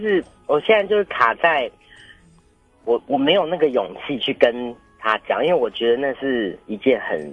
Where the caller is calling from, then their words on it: Taoyuan, Taiwan; 我是桃园的